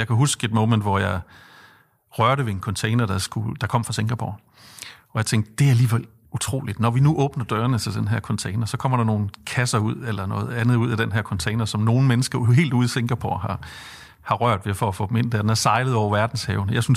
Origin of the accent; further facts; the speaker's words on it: Jutland, Denmark; now in Copenhagen, Denmark; for vi er jo begge jyder, så det var et stort skridt for os at skulle flytte os til storbyen København.